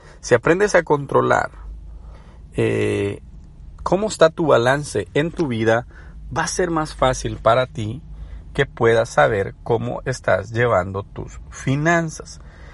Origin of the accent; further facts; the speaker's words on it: El Salvador; Ustedes saben que soy salvadoreño.